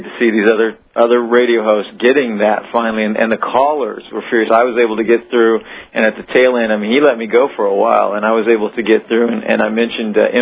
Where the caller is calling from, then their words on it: Arkansas, United States; I'm calling from Arkansas, Alex, and honored to speak with you.